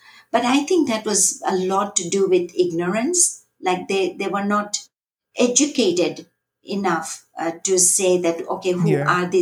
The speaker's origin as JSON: {"language": "English", "town": "Vancouver", "region": "British Columbia", "country": "Canada", "tie": "born or raised there", "also_born_or_lived": "Calgary", "said": "I grew up here in Vancouver and in Calgary"}